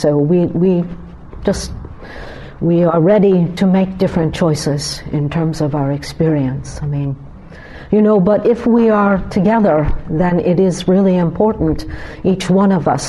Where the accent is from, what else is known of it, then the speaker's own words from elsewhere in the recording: New York, United States; I'm from New York.